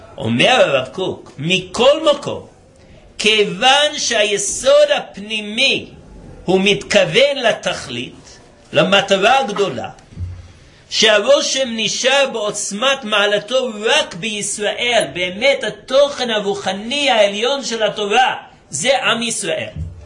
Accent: United States; now in Israel; גדלתי באמריקה. אתם לא מתארים לעצמכם כמה האמריקאים הם לאומיים.

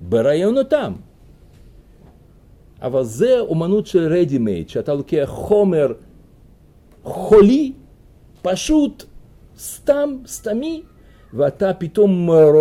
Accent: Russia; moved away; אתם יודעים שכשאני גדלתי ברוסיה, אז שם היה אסור לשתות

